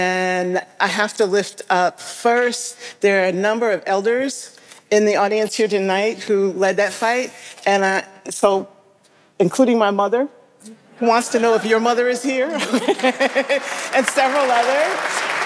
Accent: Minneapolis, Minnesota, United States; So first of all … I'm from South Minneapolis

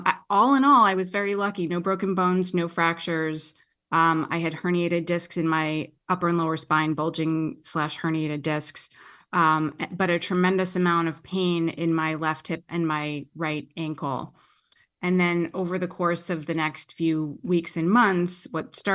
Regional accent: New Jersey, United States; also born or lived in Queens; I'm from Jersey. I was born in Queens. I'm tough.

